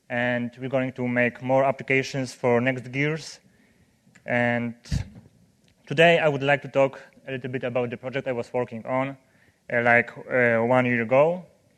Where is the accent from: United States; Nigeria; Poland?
Poland; and I'm from Poland